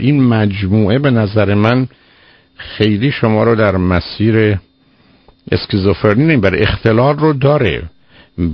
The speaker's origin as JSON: {"language": "Persian", "country": "Iran", "said": "تردید نیست که ما ایرانی هستیم یا فارسی بلد هستیم"}